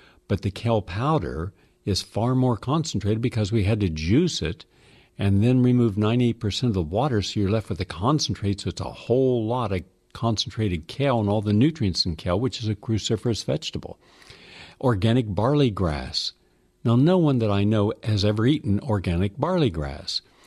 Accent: the South, United States; Collard greens, something I ate growing up in the South, not in the North. They don't have it up here or in the West, but down South they do.

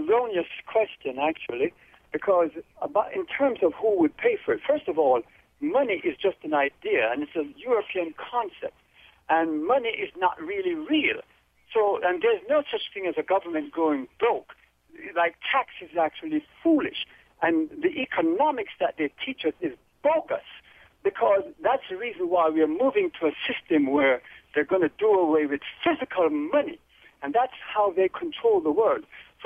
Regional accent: Jamaica; born there; I was born in Jamaica.

